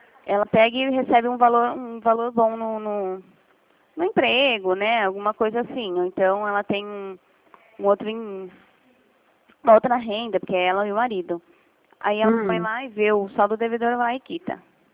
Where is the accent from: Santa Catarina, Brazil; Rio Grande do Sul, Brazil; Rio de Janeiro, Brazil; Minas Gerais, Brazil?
Minas Gerais, Brazil; Belo Horizonte; born there; Eu nasci em Belo Horizonte.